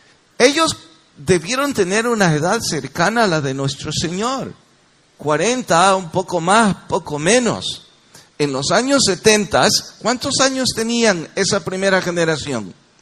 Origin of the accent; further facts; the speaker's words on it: El Salvador; Ustedes y yo como salvadoreños creo conocemos bastante bien un cambio generacional.